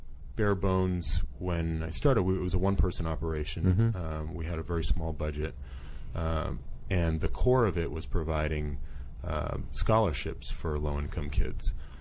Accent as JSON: {"language": "English", "town": "Boston", "region": "Massachusetts", "country": "United States", "said": "I'm from Boston, Massachusetts."}